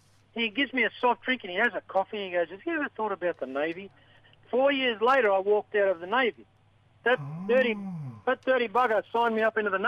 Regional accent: Islands Region, Papua New Guinea; Because I grew up in Papua New Guinea in the islands. I spoke multiple languages up there.

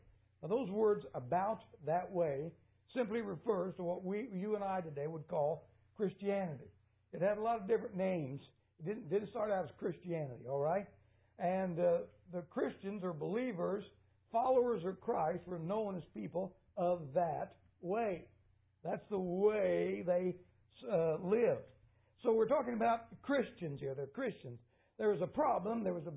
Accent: Indiana, United States; Listen, I grew up in Indiana in coal country. United Mine Workers of America. That was where I grew up.

